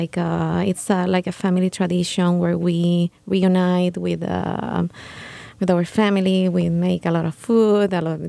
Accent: Puerto Rico; So I am from Puerto Rico. So it's a little bit different in Puerto Rico. We don't have like the pastorela.

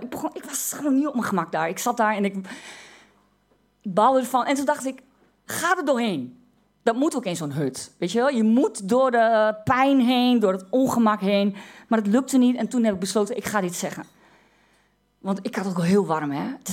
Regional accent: Overijssel, Netherlands; Dat weet ik, omdat ik uit Twente kom. Twente en de Achterhoek, is altijd prettig om even in Amsterdam te vermelden, niet hetzelfde. Twente ligt in Overijssel, regio in Overijssel.

